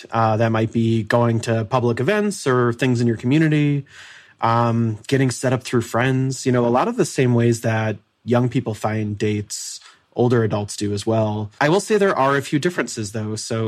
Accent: Midwest, United States; So like I'm from the Midwest

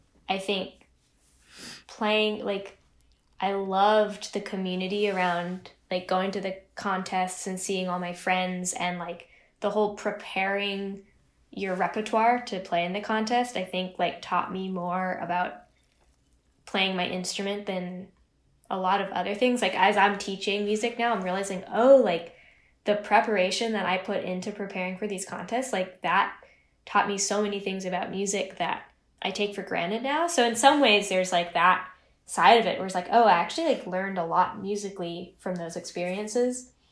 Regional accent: Chico, California, United States; born there; And I was born in Chico, California, and my brother started taking lessons there, and there was a Texas style fiddle teacher.

